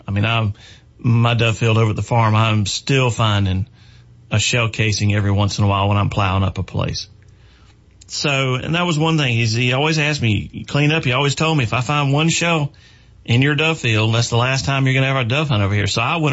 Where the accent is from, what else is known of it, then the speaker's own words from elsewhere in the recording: South Carolina, United States; anyone growing up in South Carolina in the 60s, 70s, 80s, 90s, kind of the beginning of the year was opening day of dove season